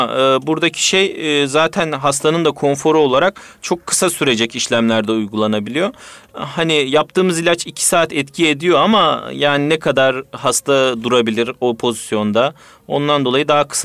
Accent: Konya, Turkey; born there; now in Istanbul, Turkey; anestezi ve reanimasyon doktoruyum. 1981 Konya doğumluyum. Selçuk Üniversitesi Tıp Fakültesi mezunuyum. Haseki Eğitim Araştırma Hastanesi'nde anestezi eğitimimi aldım. Şimdi İstanbul'da özel bir hastanede devam ediyorum görevime.

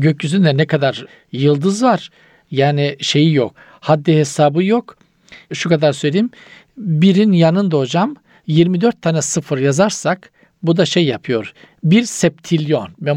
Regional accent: Black Sea Region, Turkey

